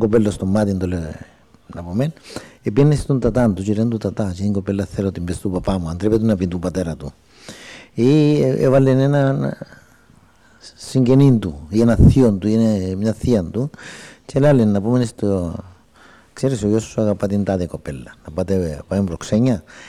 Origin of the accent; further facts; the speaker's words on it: Agkastina, Nicosia District, Cyprus; Κατάγομαι από την Αγκαστίνα. Γεννήθηκα τις 20 του 7ου το 22.